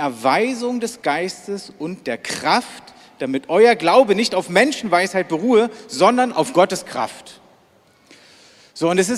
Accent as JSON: {"language": "German", "region": "East Germany", "country": "Germany", "said": "Und ich komme ja so aus einem atheistischen Hintergrund, also bin ja ein echter Ossi, ne?"}